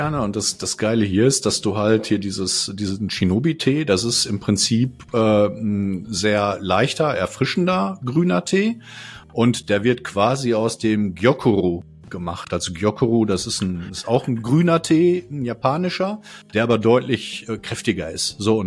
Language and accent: German; Bavaria, Germany; Ich komme aus Franken.